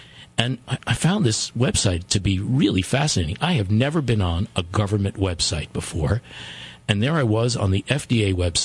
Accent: Afton, Virginia, United States; although there's no real town in my hometown.

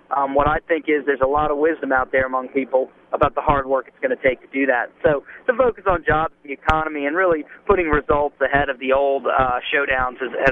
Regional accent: Charlottesville, Virginia, United States; I was born and raised around Charlottesville and live out in Alamo County within 5 miles of my folks and my siblings and others, and love being from the area.

